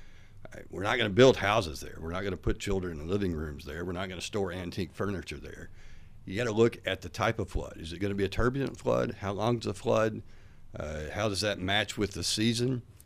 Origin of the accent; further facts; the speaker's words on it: Hartford, Kentucky, United States; I mean, for example, this might not make sense for my hometown of Hartford, Kentucky.